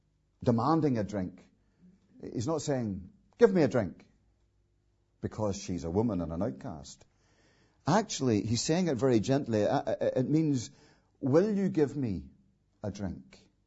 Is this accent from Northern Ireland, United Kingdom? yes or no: yes; Ballymena, Northern Ireland, United Kingdom; working in a hostel for homeless people in my hometown in Ballymena a number of years ago